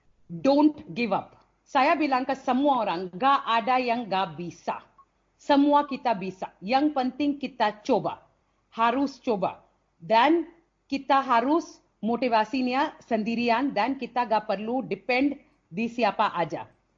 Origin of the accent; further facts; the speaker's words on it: India; Indonesian is a second language; now in Indonesia; Saya orang India yang tinggal di Indonesia udah 18 tahun.